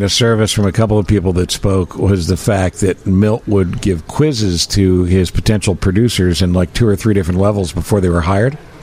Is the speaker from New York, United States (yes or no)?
yes; New York, United States; I grew up around Cornell University in upstate New York, and I spent nothing but time on that campus as a kid.